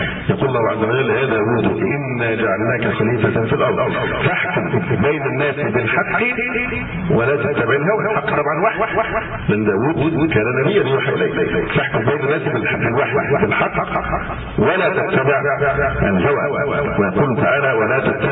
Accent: Egypt; القضية والخلاف الذي تدور رحاه الان سواء عندنا في مصر او في غيرها

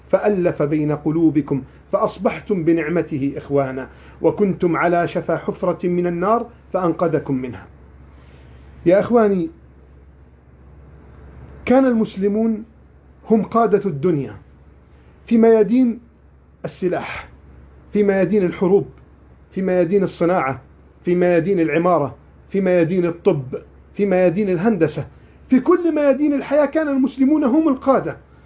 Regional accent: Egypt; بلدنا مصر

